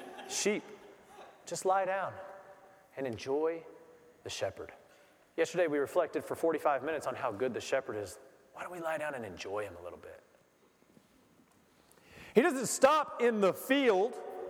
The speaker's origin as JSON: {"language": "English", "country": "United States", "lives_now": "Honduras", "said": "I'm an American. I'm as American as any person you've ever met, probably. And I moved to Honduras."}